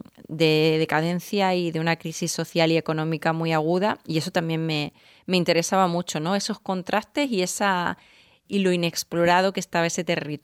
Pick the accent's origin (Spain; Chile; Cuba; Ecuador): Spain; Seville, Andalusia; also born or lived in Extremadura; Sí, bueno, yo nací en Sevilla. Me he criado pues siempre con vínculos en el sur, entre Extremadura y Andalucía.